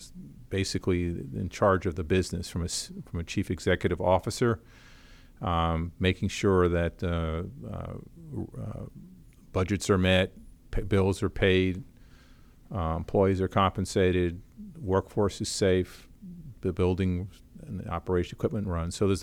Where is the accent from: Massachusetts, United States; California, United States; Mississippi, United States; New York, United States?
New York, United States; Yorktown Heights; I'm from the Westchester County, New York area, suburb of New York.